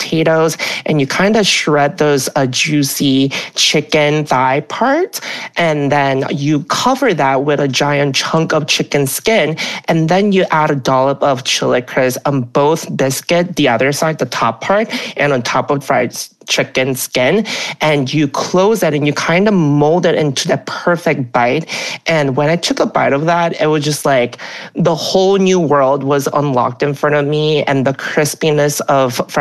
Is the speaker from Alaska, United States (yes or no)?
no; Alabama, United States; now in New York City, United States; So I first really came to the world of chili crisp when I moved to New York City. So I grew up in Alabama, which is the state that I wasn't really exposed to a lot of like ethnic grocery stores